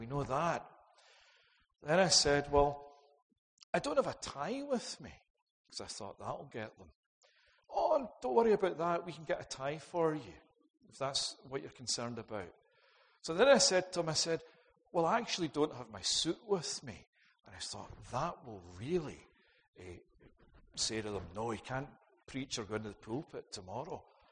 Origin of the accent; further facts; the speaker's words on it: Scotland, United Kingdom; I can remember growing up in Scotland